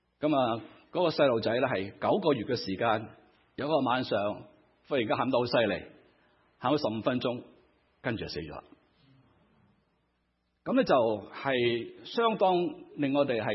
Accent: Guangdong, China; 我广东人叫系咪啊

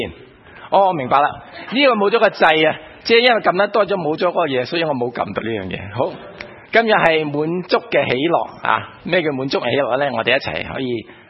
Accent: China; 咁你又睇我哋中国人咧啊

